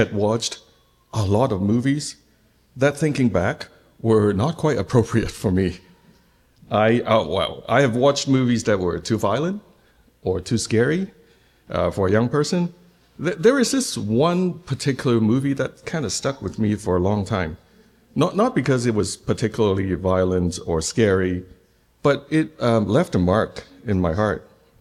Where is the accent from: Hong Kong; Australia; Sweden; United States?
Hong Kong; Well, I'm from Hong Kong. So when we were young in Hong Kong, we had no rating systems for movies.